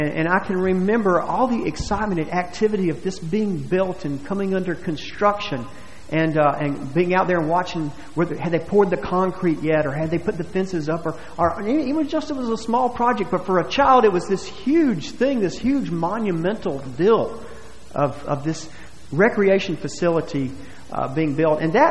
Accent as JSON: {"language": "English", "town": "Buford", "region": "Georgia", "country": "United States", "tie": "born or raised there", "said": "But we grew up in Buford, Georgia, a little street, William Street, 460 William Street."}